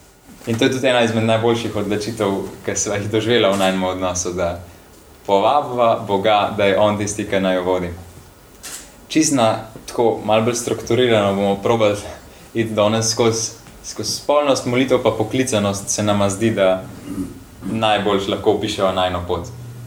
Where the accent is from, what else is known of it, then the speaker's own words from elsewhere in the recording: Upper Carniola, Slovenia; now in Ljubljana, Slovenia; Jaz sem star 23 let, prihajamo z Ljubljana Polje, z tistega konca, da reč sem pa Gorenc, zdaj smo preseljeni v Ljubljano.